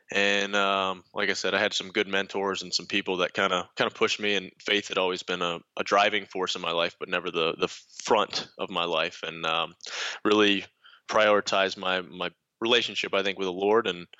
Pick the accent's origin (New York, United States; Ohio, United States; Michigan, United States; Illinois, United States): Michigan, United States; born there; I can go back all the way to the beginning where I was born in Michigan.